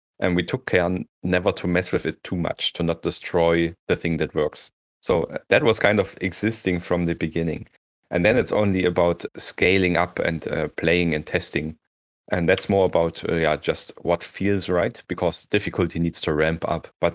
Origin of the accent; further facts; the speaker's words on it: Dresden, Saxony, Germany; I'm 34 years old now. I'm from Dresden in Germany